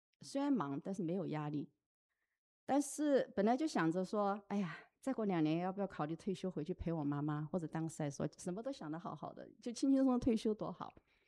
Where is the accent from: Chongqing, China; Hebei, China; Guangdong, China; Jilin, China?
Chongqing, China; 因为我害怕等爬上那个重庆那个坡爬上去饭面都凉了，然后那会儿也没有什么微波炉什么的，所以我就记得是这样长大的